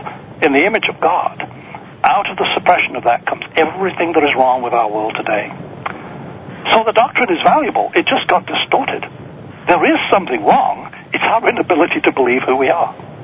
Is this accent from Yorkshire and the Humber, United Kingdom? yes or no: yes; Yorkshire and the Humber, United Kingdom; and the one I grew up in Yorkshire, the school teaching, the parenting at home, the whole ethos of how you brought children up was brutal.